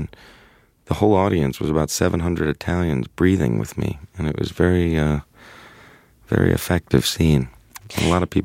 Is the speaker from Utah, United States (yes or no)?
no; Los Angeles, California, United States; You know, I guess also growing up in Los Angeles, it was a hotel I always looked forward to going to and getting to.